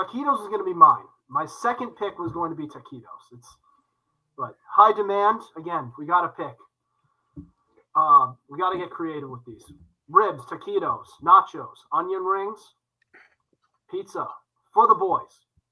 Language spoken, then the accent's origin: English; New England, United States; also born or lived in Michigan; I'm from New England, not born and raised. Well, I was raised, but not born.